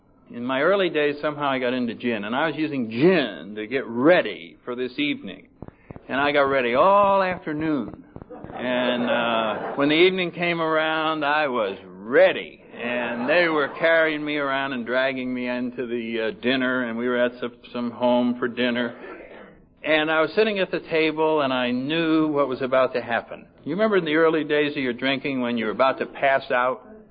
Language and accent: English; Connecticut, United States; And I got mine in New England. I'm from Connecticut. I'm a Connecticut Yankee or whatever you call it